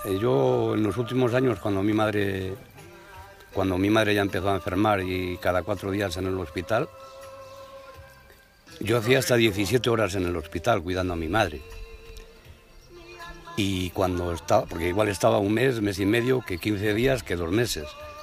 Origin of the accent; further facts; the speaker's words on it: Sotillos de Sabero, Castile and León, Spain; born there; Yo nací en Sotillos de Sabero. Ahí donde el pozo, ahí arriba, en el pueblín de arriba.